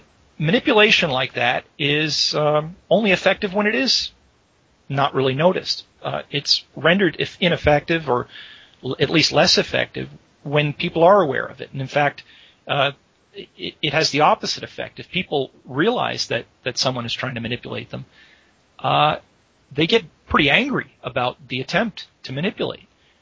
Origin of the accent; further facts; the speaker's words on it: California, United States; And I say, you know, I'm from California. And they go, oh, well, why did you ever leave California?